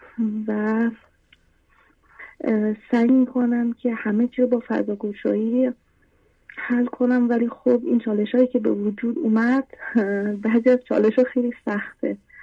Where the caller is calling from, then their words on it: Mazandaran, Iran; مازندران تماس میگیرم برای اولین باره.